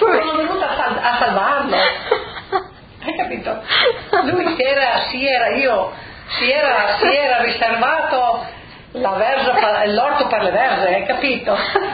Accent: Pordenone, Friuli-Venezia Giulia, Italy; io sono da Pordenone, ho detto, no? E sì, abbiamo parlato il nostro dialetto poi.

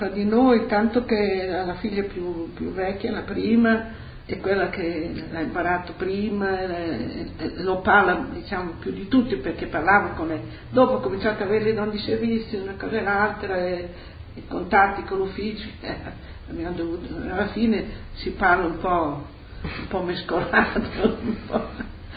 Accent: Bologna, Emilia-Romagna, Italy; perché io sono anche bolognese, dialetto

